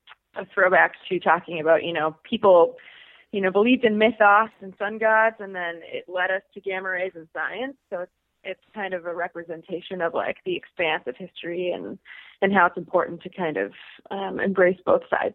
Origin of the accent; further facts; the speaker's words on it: Chaska, Minnesota, United States; I grew up in Chasco, which is right next to it.